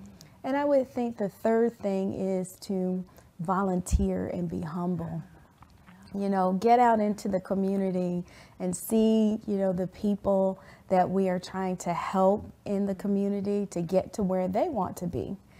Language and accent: English; Alabama, United States; I grew up in Alabama and always trying to, you know, be the best, do more, fit in.